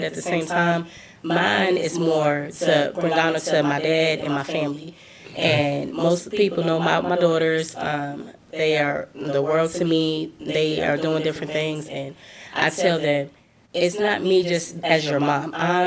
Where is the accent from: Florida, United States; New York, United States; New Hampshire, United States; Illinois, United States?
Illinois, United States; Chicago; I'm from Chicago. I've lived here for about 20 years, but I still rep Chicago always.